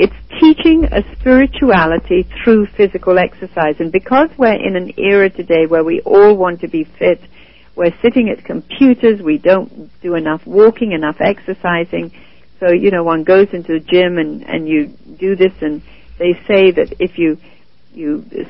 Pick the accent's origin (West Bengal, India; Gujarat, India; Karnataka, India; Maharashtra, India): West Bengal, India; Calcutta; I was born and raised in Calcutta